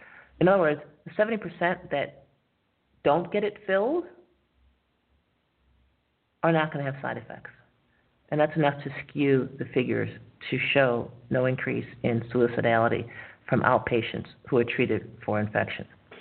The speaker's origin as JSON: {"language": "English", "town": "Syracuse", "region": "New York", "country": "United States", "said": "I'm from Syracuse, New York"}